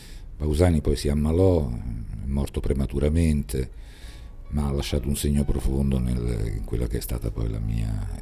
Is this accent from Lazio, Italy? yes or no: yes; Rome, Lazio, Italy; born there; vengo da una famiglia mista, nel senso che mio padre è di Bologna e mia madre è di Roma. Io sono nato a Roma, ma poi mio padre lavorava in banca, quindi abbiamo girato un po' mezza Italia, se non tutta Italia. Sono cresciuto un po' qua e un po' là.